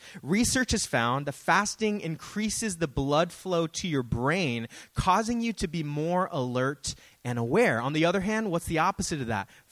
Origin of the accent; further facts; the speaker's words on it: Daly City, California, United States; I grew up in Daly City.